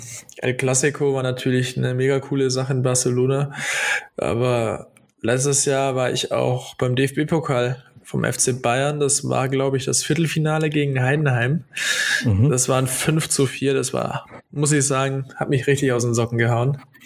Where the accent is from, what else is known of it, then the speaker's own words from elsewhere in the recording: Vorarlberg, Austria; Ganz aus dem Westen, aus Vorarlberg.